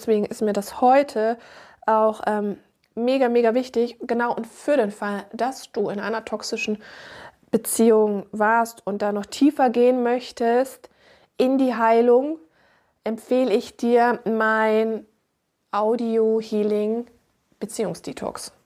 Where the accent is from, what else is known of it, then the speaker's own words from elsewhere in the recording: Munich, Bavaria, Germany; born there; now in Hamburg, Germany; I'm die Geisthellerin aus Hamburg, aber geboren wurde ich in Monaco di Baviera.